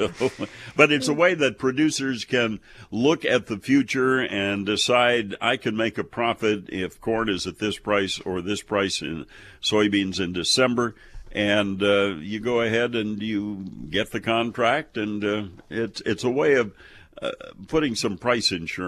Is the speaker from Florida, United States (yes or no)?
no; Ontario, Wisconsin, United States; Originally, the town was Ontario, Wisconsin, 527 people.